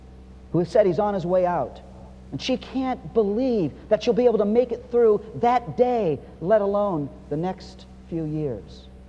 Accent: Toledo, Ohio, United States; And I was raised in Toledo, Ohio

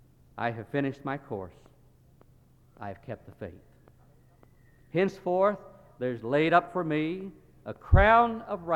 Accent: Kosciusko, Mississippi, United States; I'm from Kosciuszko, Mississippi. I remind you that he started this, I did not. It is true that I hardly made it out of the county while I was growing up.

